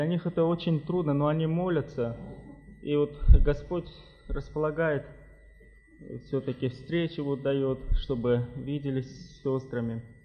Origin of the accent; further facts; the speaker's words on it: Sumgait, Azerbaijan; среди азербайджанцев, мусульман. Я сам из Сумгаита, из города Сумгаита